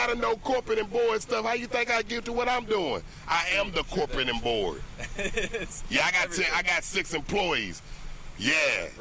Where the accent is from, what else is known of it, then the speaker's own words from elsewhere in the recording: Nashville, Tennessee, United States; I'm from Nashville, Tennessee, which is about to be the next Hollywood.